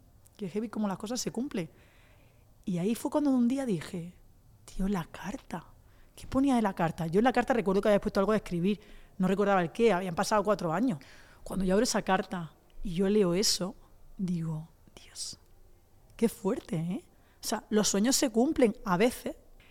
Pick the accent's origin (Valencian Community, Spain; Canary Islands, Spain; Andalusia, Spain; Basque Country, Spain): Andalusia, Spain; Aguamarga; En Aguamarga, por ejemplo, yo decía, tío, es que mi pueblo entero tiene el libro.